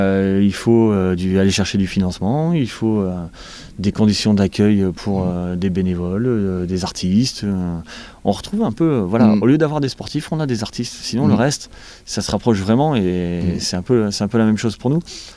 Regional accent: Violaines, Hauts-de-France, France; also born or lived in Valenciennes; je suis né à Valenciennes, j'ai vécu à côté de la Bassée, à Violaine.

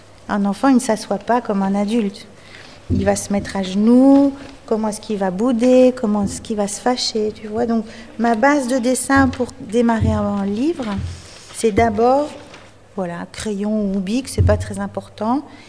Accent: Belgium; now in France; parce que moi, je viens de Belgique, un petit pays qui est voisin du vôtre.

